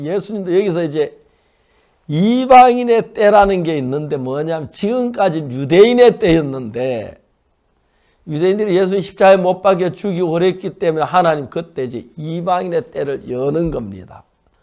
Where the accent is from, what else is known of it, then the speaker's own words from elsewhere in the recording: South Korea; 저는 한국인으로서